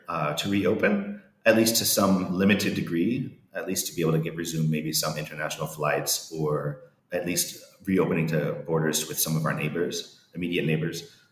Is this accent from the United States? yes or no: yes; Texas, United States; Growing up in Texas, we all started studying Spanish when we were in kindergarten.